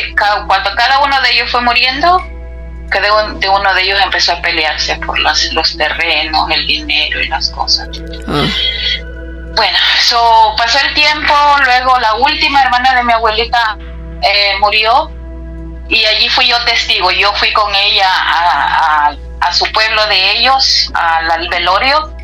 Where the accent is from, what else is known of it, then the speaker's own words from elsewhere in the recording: El Salvador; now in United States; Yo soy de Salvador, pero vivo aquí en California.